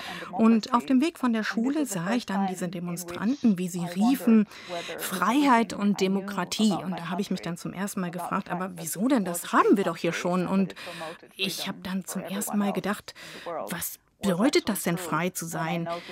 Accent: Albania; ich bin auf mein eigenes Leben in Albanien gekommen, wo ich aufgewachsen bin. Dort habe ich meine Kindheit unter dem kommunistischen System verbracht und dann ab meiner Jugend in einem von einem Liberalismus geprägten System.

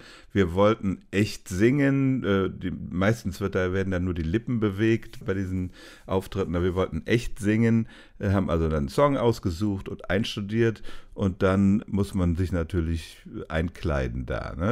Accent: Rhineland, Germany

